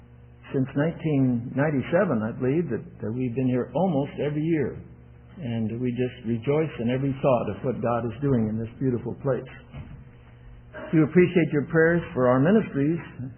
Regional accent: China; English is a second language; I was raised in China, as some of you know, and spoke that beautiful language. Very sad that I've forgotten it all.

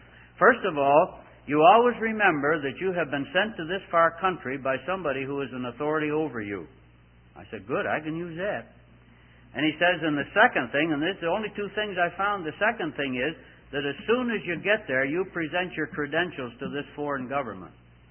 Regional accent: Scotland, United Kingdom; I'm a Scotsman, and I like to get everything I possibly can.

